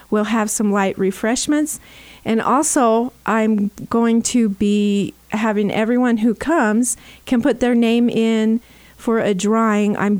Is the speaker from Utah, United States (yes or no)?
yes; Cleveland, Utah, United States; I grew up in Cleveland, Utah, on a little farm, and went through all my schooling through the Emery County school system